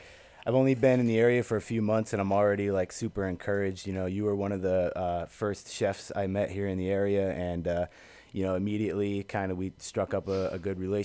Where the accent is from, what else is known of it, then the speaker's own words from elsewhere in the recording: Amsterdam, New York, United States; Yeah, I'm originally an upstate kid. I grew up in Amsterdam, New York, which is in the Albany, Schenectady area.